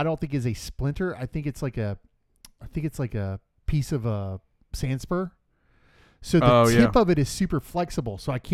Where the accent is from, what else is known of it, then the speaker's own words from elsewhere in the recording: Florida, United States; I am a diehard Chicago Cubs fan because I grew up in Florida but with WGN.